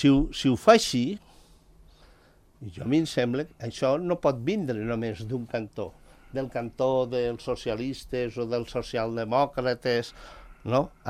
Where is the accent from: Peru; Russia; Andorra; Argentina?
Andorra; Jo, com a andorrà, m'agrada que el meu país, si pot ser el capdavanter, que ho sigui